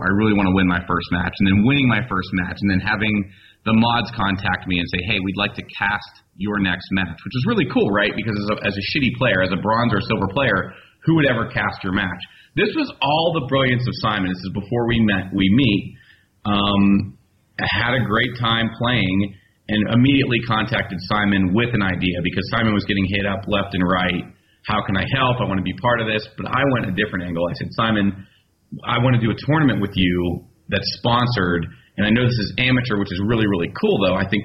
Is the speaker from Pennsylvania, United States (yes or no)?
yes; Pittsburgh, Pennsylvania, United States; But growing up in Pittsburgh, it was also, you know, being in the States and being in Pittsburgh, you're going to be a Steelers football, American football fan, period.